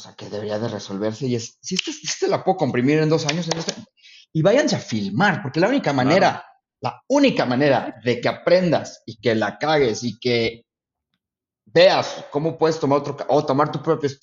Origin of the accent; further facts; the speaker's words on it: Guadalajara, Jalisco, Mexico; pues porque yo vengo de Guadalajara, mi familia no se dedica absolutamente nada a esto, o sea, mi mamá era una directora de un kinder